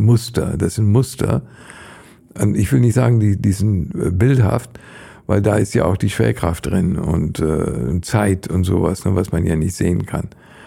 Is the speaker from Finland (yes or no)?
no; India; Ich kenne immer noch die Namen von Schmetterlingen aus meiner Jugend in Indien.